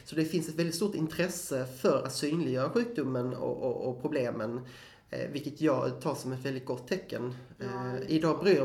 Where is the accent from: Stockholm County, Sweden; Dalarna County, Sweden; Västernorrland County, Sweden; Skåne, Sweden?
Skåne, Sweden; Vem jag är själv, nu vet jag, ni kommer bli jättechockade, men jag är skåning, det hörs inte, men det är jag faktiskt.